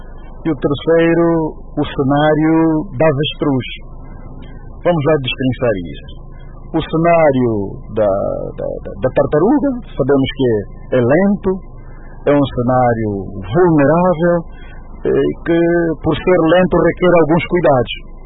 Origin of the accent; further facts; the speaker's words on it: Angola; cada um de nós, enquanto angolanos, ao lidar com Portugal